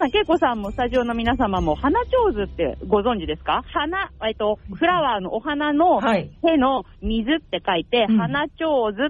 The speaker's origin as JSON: {"language": "Japanese", "town": "Kawasaki", "region": "Kanagawa", "country": "Japan", "tie": "born or raised there", "said": "川崎生まれ、川崎育ち、"}